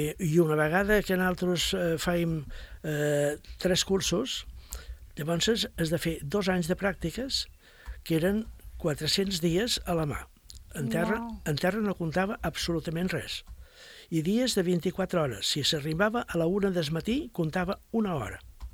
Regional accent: Palma, Balearic Islands, Spain; vaig passar tota part de la meva infància i joventut a Palma, estudiant, vaig fer el batxiller allí, vaig fer la carrera de nàutica entre Palma i Barcelona

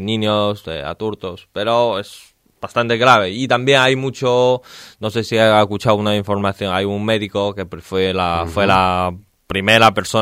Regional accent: Beijing, China; Spanish is a second language; Sí, soy de Pekín.

